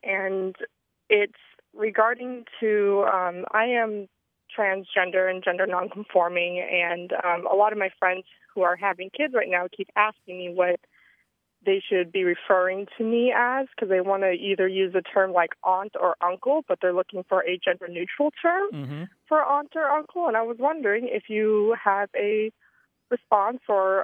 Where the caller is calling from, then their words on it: San Diego, California, United States; I'm calling from San Diego, California.